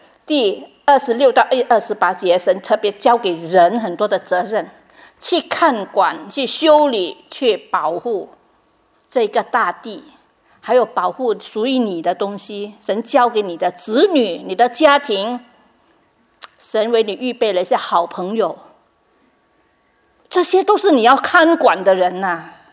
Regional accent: Vietnam; Chinese is a second language; now in Australia; 因为我是越南来的嘛

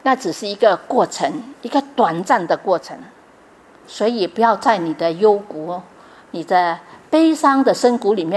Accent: Vietnam; 因为我在越南长大的嘛

